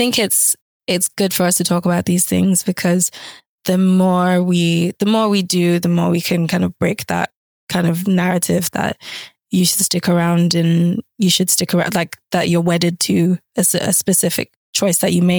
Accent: Nigeria; my older sister, who's also a bit untraditional as a Nigerian, having studied law, but then didn't become a lawyer.

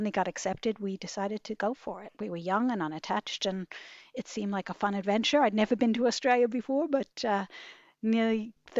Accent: New York City, New York, United States; I grew up in New York City, very much a New Yorker.

